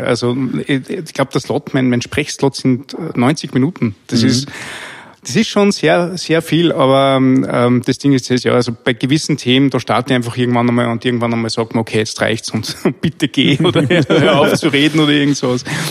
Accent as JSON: {"language": "German", "town": "Linz", "region": "Upper Austria", "country": "Austria", "said": "Ich komme aus Österreich, aus Linz. Linz ist die Hauptstadt des Industriegebiets in Österreich sozusagen."}